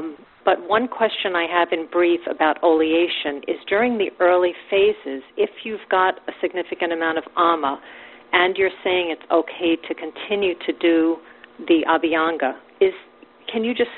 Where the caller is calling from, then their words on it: New Hampshire, United States; New Hampshire.